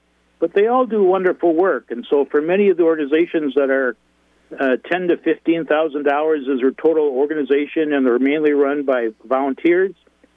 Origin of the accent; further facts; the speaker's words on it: Beaver Dam, Wisconsin, United States; also born or lived in Illinois; I was born and raised here in Beaver Dam, but part of the time we were in Illinois